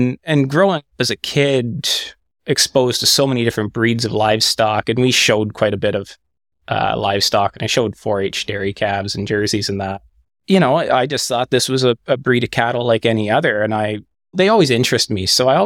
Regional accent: Quebec, Canada; So I ended up moving to Eastern Ontario, which is where the linebacks came from, which is where Robert Lynch lived. It was about a 3-hour drive east from where I grew up in Quebec.

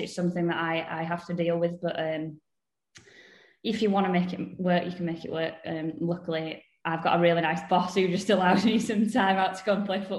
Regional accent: Leeds, Yorkshire and the Humber, United Kingdom; I'm from Leeds, born and bred.

